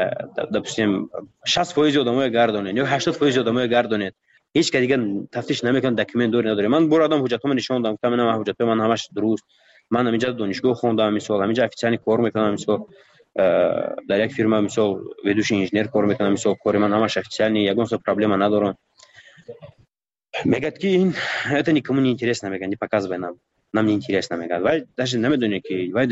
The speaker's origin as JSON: {"language": "Persian", "country": "Tajikistan", "said": "من گفتم من تاجیکم، گفتم از تاجیکستان،"}